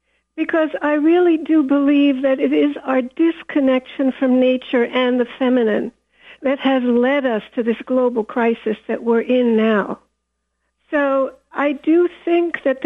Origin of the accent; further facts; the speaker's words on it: Germany; when I was growing up in Germany, there were hardly any Jews